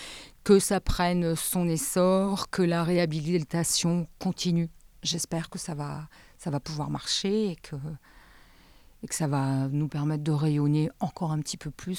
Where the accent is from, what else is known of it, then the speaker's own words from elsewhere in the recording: Hauts-de-France, France; quand on dit qu'on est du Nord-Pas-de-Calais, on entend quand même toujours à peu près certaines choses, que l'accueil, il est top, que les gens sont très chaleureux